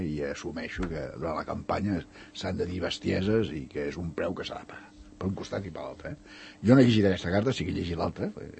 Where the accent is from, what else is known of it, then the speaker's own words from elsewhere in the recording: Catalonia, Spain; Jo com a català vaig dir